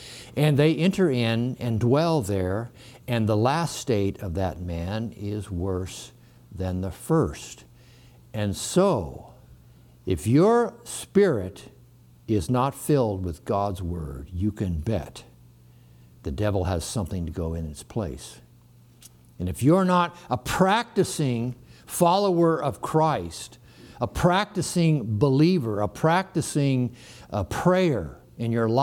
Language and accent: English; Sedona, Arizona, United States; as I was growing up in Sedona and we lived up in that little motel for a while, and my parents ran it, managed it.